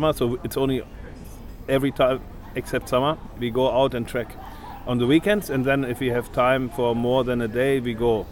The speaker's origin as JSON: {"language": "English", "region": "Lower Saxony", "country": "Germany", "tie": "born or raised there", "second_language": "English", "said": "I grew up in West Germany, on the east border, in near Helmstedt, Braunschweig, this area. And I'm one of five kids out of a socially very low family in these times."}